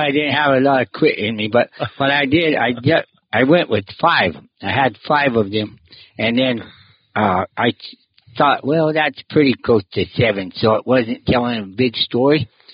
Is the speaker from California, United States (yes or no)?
no; Benson, Arizona, United States; born there; Yeah. I think I was born in Benson, I'm pretty sure. Some reason at Wilcox, they didn't have it. They weren't delivering babies or something.